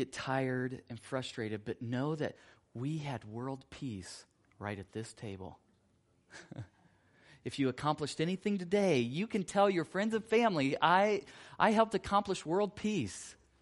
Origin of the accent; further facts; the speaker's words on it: Anderson, Indiana, United States; I'm originally from Indiana. Grew up in a little town called Anderson. It was a car town that was about 130,000, and at this day, it's about 60,000.